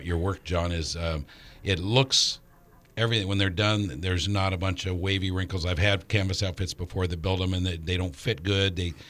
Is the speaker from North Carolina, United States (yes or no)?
no; Alaska, United States; Because I grew up in Alaska, it didn't even occur to me that it was a safety issue